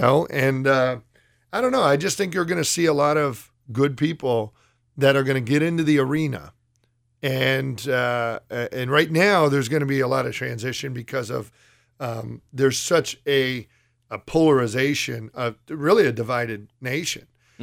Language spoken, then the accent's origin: English; United States; as a father, as a husband, as a pastor, as an American.